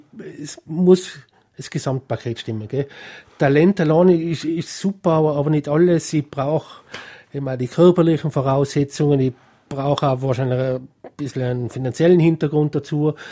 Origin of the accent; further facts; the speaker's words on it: Inzing, Tyrol, Austria; bei Inzing, den Dorf, wo ich herkomme, da sind auch Zugezogene, haben gespielt